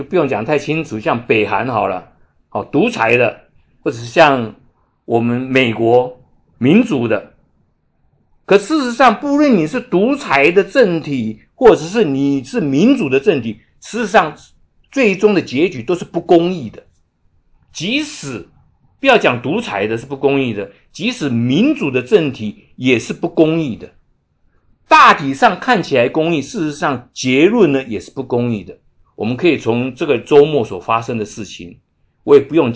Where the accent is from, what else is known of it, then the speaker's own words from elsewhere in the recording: Taiwan; now in United States; 像我来自台湾的，我有台湾的国籍